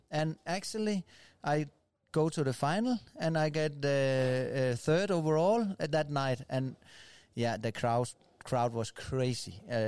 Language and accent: English; Denmark; I'm from Denmark.